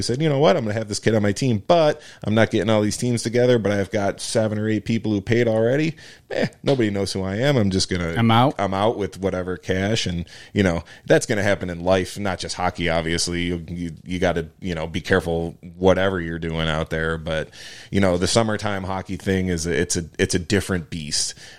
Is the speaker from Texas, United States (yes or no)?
no; Buffalo, New York, United States; When I grew up playing hockey in Buffalo, you know, my whole youth career